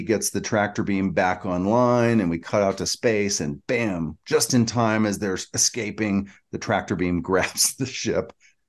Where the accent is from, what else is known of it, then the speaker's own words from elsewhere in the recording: Georgia, United States; Yeah, but Claystron. I'm from Georgia.